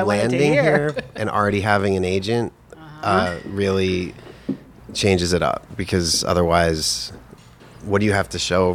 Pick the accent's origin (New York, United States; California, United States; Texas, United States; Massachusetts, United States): Massachusetts, United States; Holliston; But in where I grew up in Holliston, Massachusetts, every business was throwing themselves at us.